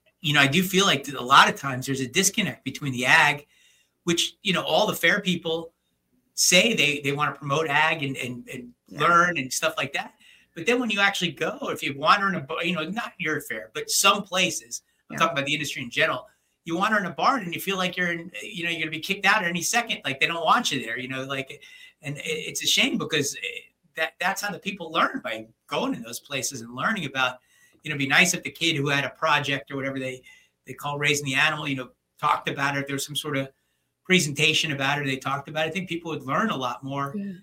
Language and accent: English; New Jersey, United States; Because as a non-livestock, I grew up in New Jersey. I don't know anything about animals.